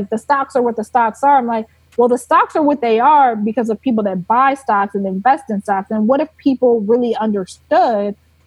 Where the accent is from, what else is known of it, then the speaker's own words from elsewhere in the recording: Houston, Texas, United States; moved away as an adult; now in New York, United States; My business is based in New York. I'm originally from Houston, Texas. I have no plans to go back to Houston.